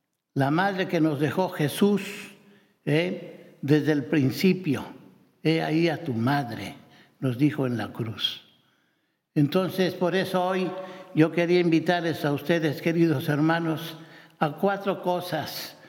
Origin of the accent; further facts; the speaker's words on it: Mexico; porque la mayoría de los que estamos aquí, pues somos de México